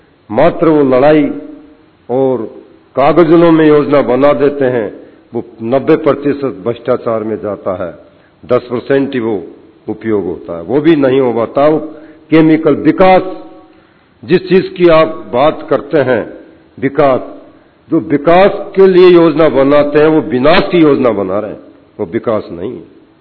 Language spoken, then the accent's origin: Hindi; Sheopur, Madhya Pradesh, India; मध्य प्रदेश में जंगल काफी लंबा चौड़ा है, मेरा जिला का 85% भाग जंगल में है और 15% ही प्लेन जगह पे है